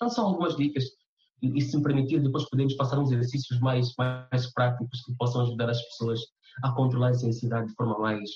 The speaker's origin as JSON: {"language": "Portuguese", "country": "Angola", "said": "enquanto angolanos."}